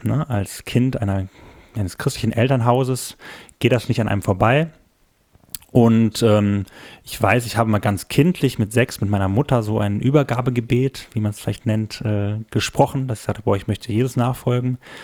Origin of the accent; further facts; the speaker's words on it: Engelskirchen, North Rhine-Westphalia, Germany; born there; also born or lived in Düren / Mülheim an der Ruhr; Ich bin in Engelskirchen, im Oberbergischen, geboren worden. Da habe ich aber gar nicht so lange gelebt. Bin dann über verschiedene Stationen, weil mein Vater Pastor ist auch, immer wieder hin und her gezogen. Also habe in Düren gelebt, habe in Mülheim an der Ruhr, im Ruhrgebiet gelebt, habe am Niederrhein gelebt